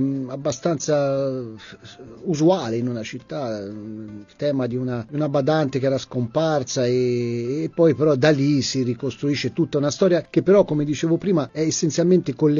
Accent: Castiglion Fiorentino, Tuscany, Italy; questo è più un atto d'amore nei confronti del mio paese

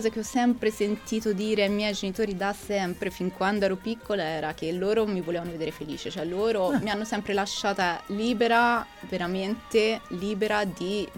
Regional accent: Arezzo, Tuscany, Italy; Io sono, sì, sono della zona di Cappuccini, quindi sono di Arezzo.

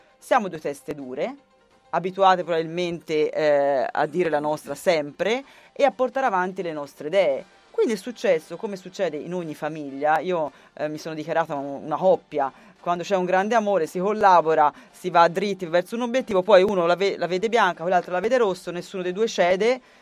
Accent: Siena, Tuscany, Italy; sono di Siena, perché gli ultimi 10 anni ho vissuto a Siena, o perché sono una donna, o perché sono giovane

